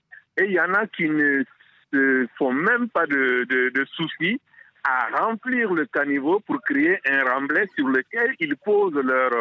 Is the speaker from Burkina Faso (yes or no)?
yes; Bobo-Dioulasso, Hauts-Bassins, Burkina Faso; Moi, je suis un homme de 52 ans. Dès mon enfance, à Bourou-du-Lasso, à Ouara